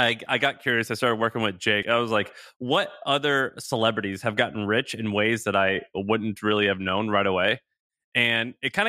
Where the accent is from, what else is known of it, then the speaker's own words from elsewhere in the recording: Missouri, United States; also born or lived in Tennessee; I'm from Missouri. I lived in Tennessee. So I'm kind of Southern.